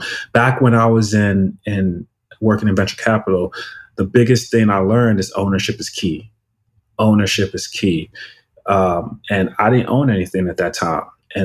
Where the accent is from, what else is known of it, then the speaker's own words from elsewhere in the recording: New York, United States; also born or lived in Nigeria; I'm Nigerian. I grew up in New York. I got to New York when I was 4 years old. I went to public school in New York, but then I went to a boarding high school in Virginia.